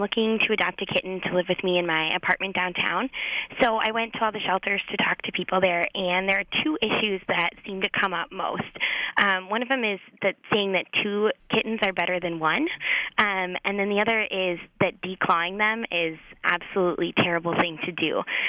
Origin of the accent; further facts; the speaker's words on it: Milwaukee, Wisconsin, United States; I'm from Milwaukee, Wisconsin